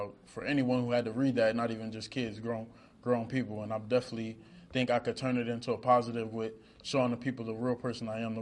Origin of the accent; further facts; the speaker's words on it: Wilmington, Delaware, United States; I'm from the inner city. I'm from Wilmington, Delaware, probably like 30 minutes from here.